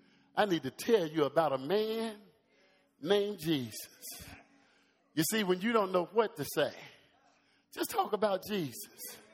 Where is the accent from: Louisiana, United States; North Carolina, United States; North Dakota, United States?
North Carolina, United States; Lexington; a little chap from Lexington, North Carolina, growing up in the Foul Chapel Baptist Church